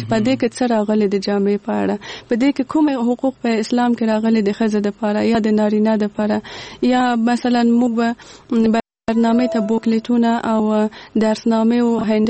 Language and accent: Pashto; Kabul, Afghanistan; زه په کابل کې زیږیدلې یم او دلته مې ژوند کړی.